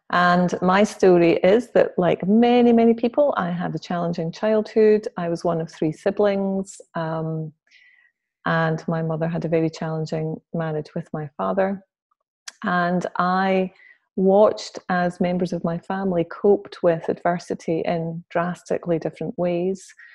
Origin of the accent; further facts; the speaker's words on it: Scotland, United Kingdom; I do have to say I'm from Scotland, not England